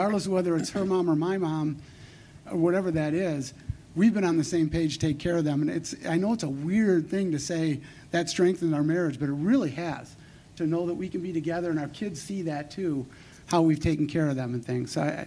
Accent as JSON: {"language": "English", "town": "Chicago", "region": "Illinois", "country": "United States", "tie": "born or raised there", "said": "But we're from the Chicago area, born and raised up there."}